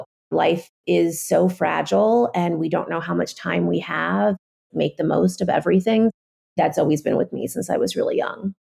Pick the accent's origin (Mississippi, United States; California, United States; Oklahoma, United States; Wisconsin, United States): California, United States; San Fernando Valley; I grew up in the San Fernando Valley. I was raised primarily by my father.